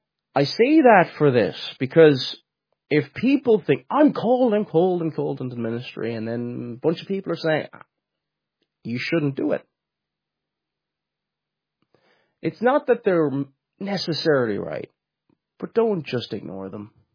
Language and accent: English; Cork, Munster, Ireland; I'm originally from Cork, and I don't have a typical Cork accent. I have a very, very strange accent.